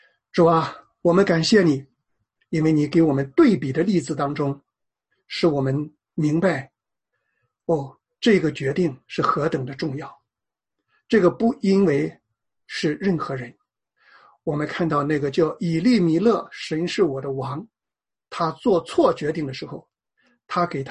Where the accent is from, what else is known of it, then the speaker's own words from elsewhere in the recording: China; 我们是中国人